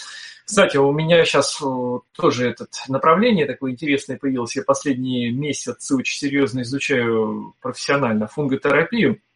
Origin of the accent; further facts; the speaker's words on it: Moscow, Russia; я коренной москвич, с 99-го года переехал жить в собственный дом в Подмосковье, в коттеджный поселок.